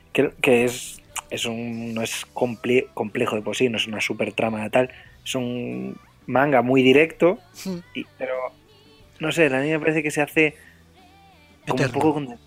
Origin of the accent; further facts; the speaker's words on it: Brazil; yo, que además vengo de Brasil